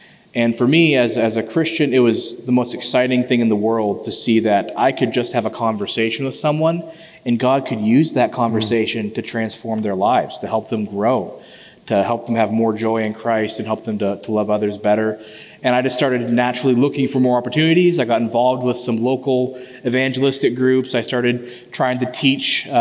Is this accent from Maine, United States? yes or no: yes; Fort Kent, Maine, United States; I was born in Fort Kent, Maine, right on the border with Canada, basically. Raised in Maine by really loving parents, Christian parents. We were first-generation believers.